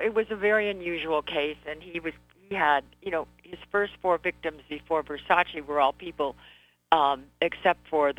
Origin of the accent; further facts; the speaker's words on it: California, United States; and since I grew up in California, I knew the school